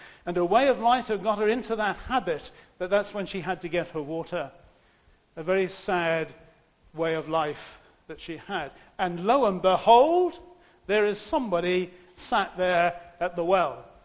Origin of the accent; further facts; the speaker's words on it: South West England, United Kingdom; I come from Dorset and it's Sychar down there